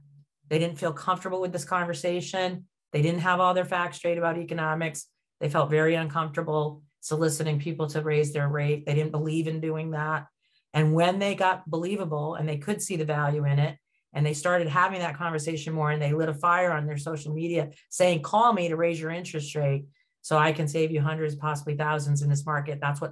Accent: Laconia, New Hampshire, United States; born there; I was born in Laconia, New Hampshire. So for all you bike enthusiasts, Laconia is one of the largest bike hubs.

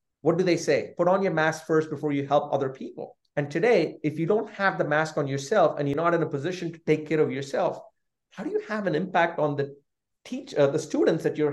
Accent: India; I think I grew up in India.

